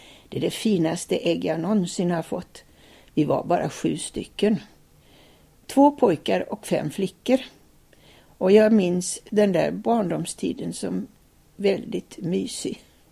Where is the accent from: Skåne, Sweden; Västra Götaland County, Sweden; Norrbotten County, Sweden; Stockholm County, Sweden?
Västra Götaland County, Sweden; Limmared; born there; jag är född i Limmared. Och där var min pappa läkare.